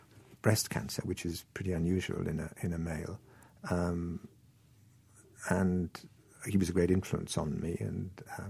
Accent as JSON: {"language": "English", "town": "Gorseinon", "region": "Wales", "country": "United Kingdom", "tie": "born there", "said": "I was born in Gorsainham"}